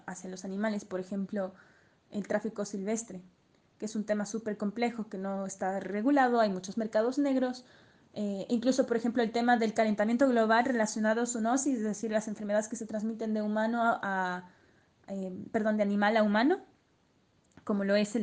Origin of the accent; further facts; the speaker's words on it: Quito, Pichincha, Ecuador; soy de Quito.